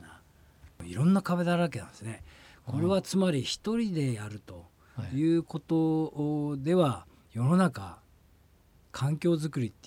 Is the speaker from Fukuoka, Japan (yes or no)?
no; Shihoro, Hokkaido, Japan; 私は北海道生まれ北海道育ちです。